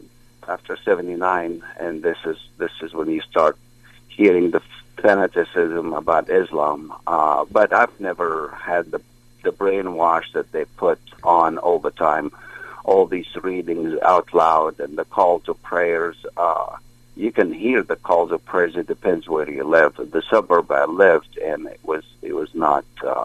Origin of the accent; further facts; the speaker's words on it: Cairo, Cairo Governorate, Egypt; I was born and raised in Cairo, in Heliopolis. And it's a small town of 21 million people.